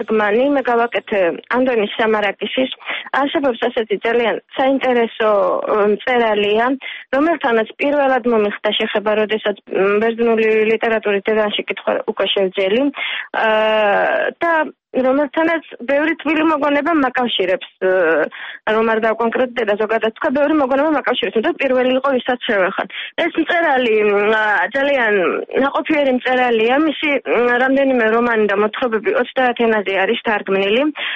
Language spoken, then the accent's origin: Georgian; Gori, Shida Kartli, Georgia; გორიდან ვარ წარმოშობით, გორში ცხოვრობ, ოჯახი გორში ცხოვრობ